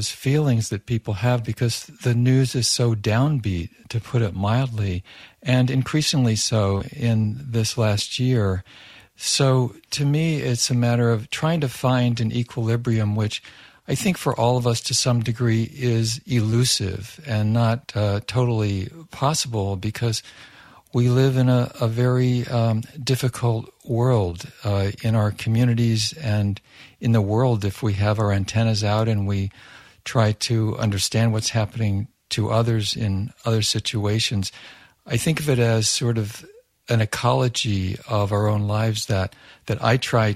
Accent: Washington, District of Columbia, United States; And then I grew up around Washington, D.C. during the escalation of the Vietnam War

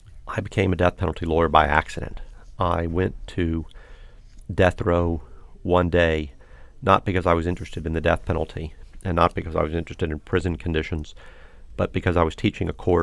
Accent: United States; And I'm an American and I'm a lawyer and I believe in the value of equality.

